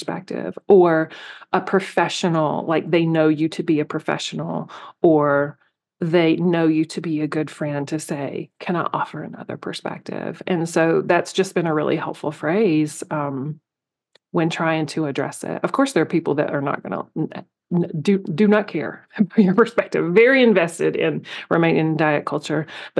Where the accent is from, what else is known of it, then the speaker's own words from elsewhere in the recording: the South, United States; Like, I grew up in the South. And so there was a lot of respect your elders.